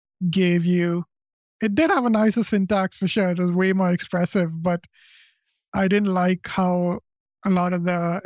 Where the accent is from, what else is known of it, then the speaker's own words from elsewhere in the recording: India; moved away as an adult; now in United Kingdom; So I'm from India originally, so I moved to the UK for my undergrad